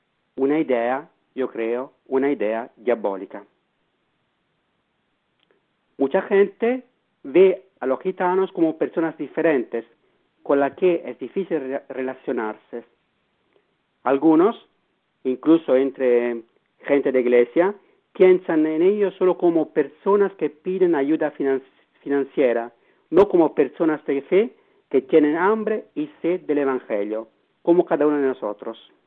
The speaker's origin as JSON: {"language": "Spanish", "country": "Italy", "said": "Se calcula que en Italia viven unos 120.000"}